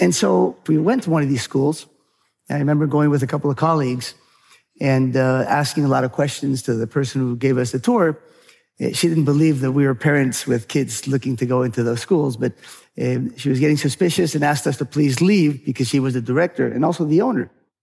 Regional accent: California, United States; And then I grew up partly in California.

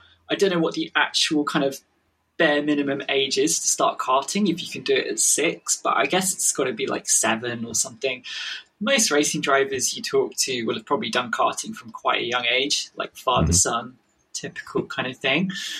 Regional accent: Leicester, East Midlands, United Kingdom; accent: English; Yeah, England is cold and grey at the moment, but I guess having an English accent. People sometimes think I'm Australian when I've noticed that on YouTube comments, but I'm not. I'm English.

